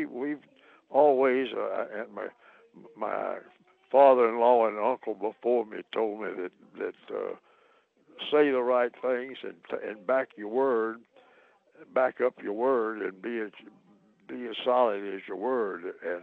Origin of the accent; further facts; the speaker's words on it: Memphis, Tennessee, United States; moved away as an adult; I was born and raised in Memphis, which is big, big, big and overflowing. But I've been here, as I say, since 54.